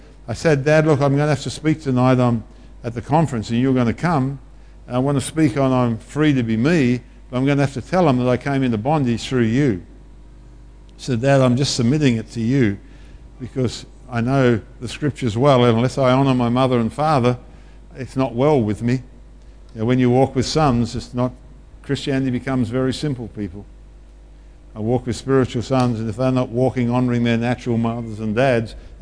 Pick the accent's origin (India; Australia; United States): Australia; if you ever want a sobering experience as an Aussie, just go to the battlefields of France.